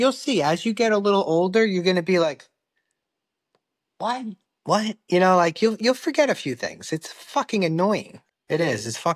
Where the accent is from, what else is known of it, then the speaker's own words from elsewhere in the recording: New York, United States; I think as growing up in Long Island, you know, it's the prestige of being in Manhattan.